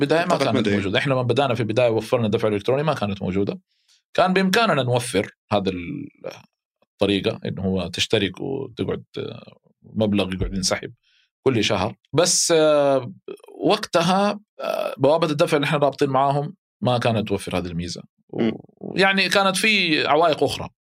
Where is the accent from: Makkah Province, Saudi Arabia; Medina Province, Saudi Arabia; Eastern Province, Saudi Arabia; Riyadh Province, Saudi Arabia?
Makkah Province, Saudi Arabia; Mecca; فأنا عارف الخروج من مكة قديش صعب